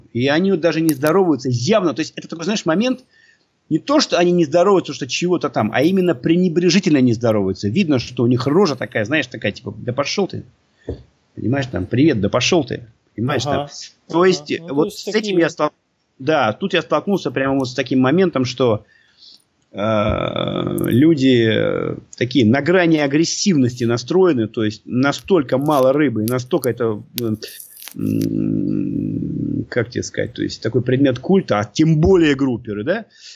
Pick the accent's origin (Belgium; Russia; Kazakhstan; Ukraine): Russia; у меня какой-то роллер, я из России, российские охотники никаким авторитетом у них не пользуются вообще